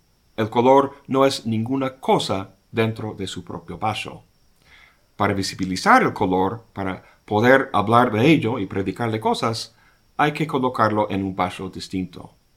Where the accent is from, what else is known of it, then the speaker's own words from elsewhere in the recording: United States; Se podría decir que soy hombre, de origen estadounidense, de cierta edad, de cierta estatura, youtuber, profesor de filosofía, etcétera, etcétera.